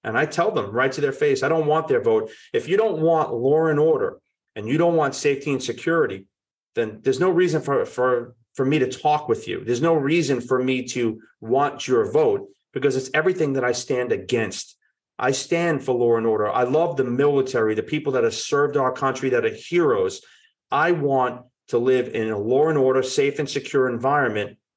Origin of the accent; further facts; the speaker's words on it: Bronx, New York, United States; I was born and raised in the Bronx and moved out to Long Island like most people.